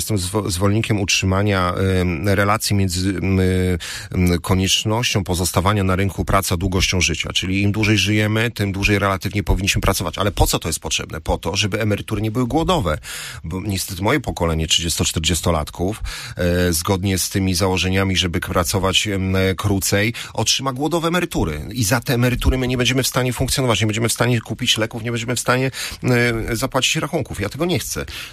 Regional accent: Opole, Opole Voivodeship, Poland; Ja się wychowałem w cieniu amfiteatru w Opolu przy ulicy Marlickiego

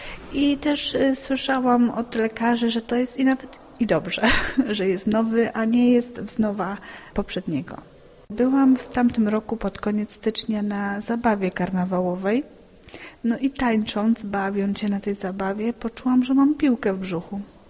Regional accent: Sławice, Opole Voivodeship, Poland; now in Ochodze, Poland; Także ja pochodzę ze Sławic. Teraz mieszkam w Ochodzach, to są małe miejscowości pod Opolem

